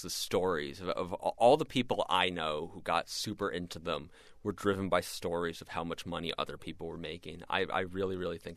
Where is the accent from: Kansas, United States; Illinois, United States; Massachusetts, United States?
Massachusetts, United States; Cape Cod; I grew up on Cape Cod, Massachusetts, and I remember going to this Dick and Ellie's flea market